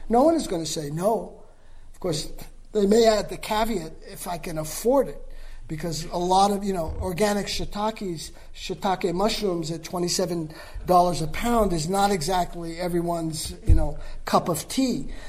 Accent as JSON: {"language": "English", "town": "New York City", "region": "New York", "country": "United States", "tie": "born or raised there", "said": "the days like when I was growing up on East 87th Street and York Avenue in New York, and we knew the cop's first name."}